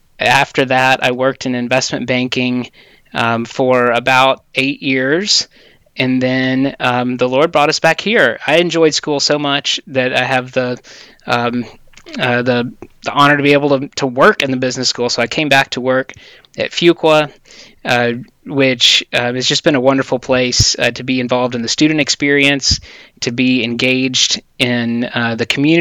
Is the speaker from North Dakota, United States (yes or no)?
no; Louisiana, United States; I grew up in Louisiana. I took an adventure for college and exited the state. I went to Texas.